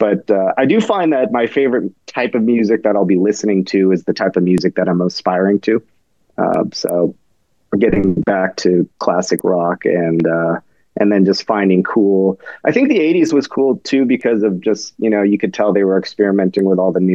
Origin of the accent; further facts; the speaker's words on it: San Diego, California, United States; I grew up in San Diego and I had never been there until I moved back recently.